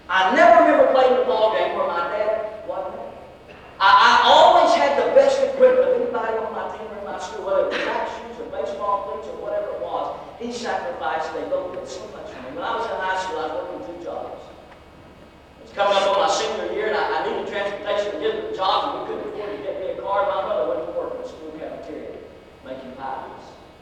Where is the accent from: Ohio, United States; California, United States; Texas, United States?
Texas, United States; Fort Worth; As I mentioned, I grew up in Fort Worth. My dad worked for the city of Fort Worth all of his life.